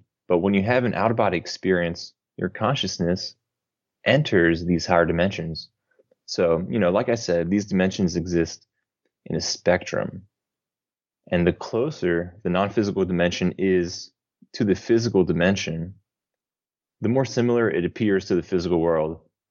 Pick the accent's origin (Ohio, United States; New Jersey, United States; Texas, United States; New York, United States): New Jersey, United States; now in Brazil; I'm from New Jersey, but I've been living in Brazil for the past about 9 years now.